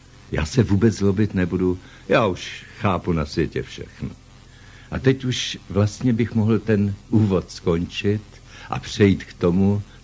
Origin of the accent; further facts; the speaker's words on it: Plzeň, Plzeň Region, Czechia; Narodil jsem se v Plzni v roce 24 ve Veleslavínově ulici 23, na rohu Dominikánské také, přesně to byl rohový dům